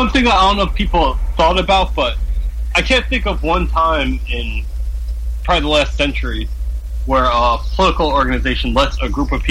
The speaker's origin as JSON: {"language": "English", "region": "New York", "country": "United States", "said": "And as a New Yorker, I'd like to say I'd like to drop one thing."}